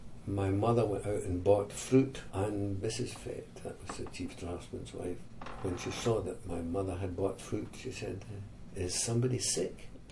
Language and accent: English; Scotland, United Kingdom; I was working with Americans as a tour manager, and I came from Scotland.